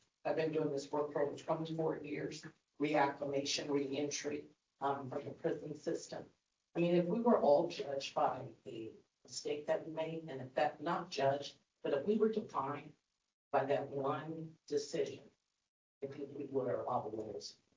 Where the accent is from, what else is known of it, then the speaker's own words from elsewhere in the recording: California, United States; I'm from California and I came here, and you know, we have so many different problems.